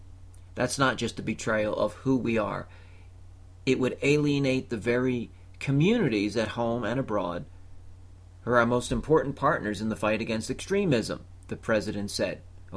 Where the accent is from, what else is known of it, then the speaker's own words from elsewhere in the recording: Pennsylvania, United States; in the neighboring state, the Keystone State, my home state